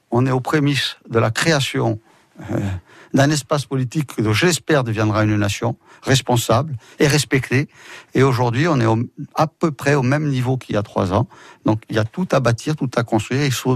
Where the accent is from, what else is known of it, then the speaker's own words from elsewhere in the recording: Corsica, France; Nous sommes des combattants, nous sommes des patriotes, nous sommes des Corses.